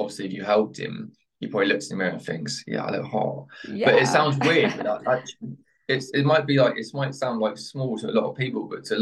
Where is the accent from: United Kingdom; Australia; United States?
United Kingdom; England; We're English. I'm so sorry.